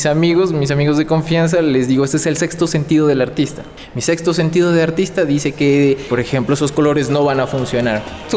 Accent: Pasto, Nariño, Colombia; vivo en la ciudad de Pasto, soy pastuso desde hace 3 décadas

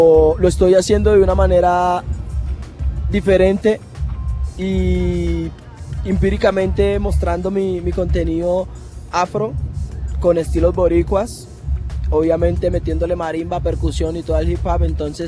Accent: Cali, Valle del Cauca, Colombia; born there; now in Bogotá, Colombia; vengo de trascendencias afros. Yo nací en Cali, ya pues estoy radicado aquí en Bogotá ya muchos años.

